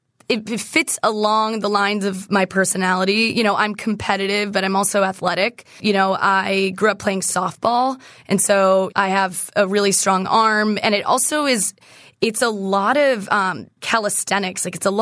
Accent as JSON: {"language": "English", "region": "Massachusetts", "country": "United States", "said": "So we didn't play dodgeball in school. I'm from Massachusetts."}